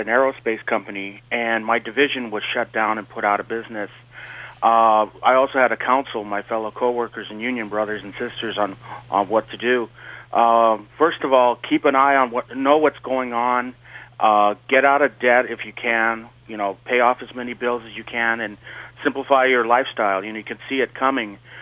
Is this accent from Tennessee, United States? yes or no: no; New Mexico, United States; I'm Native American, so after I passed my county exams, I took some time, and I went back home to New Mexico and visited the reservation, visited with family, and then came back home.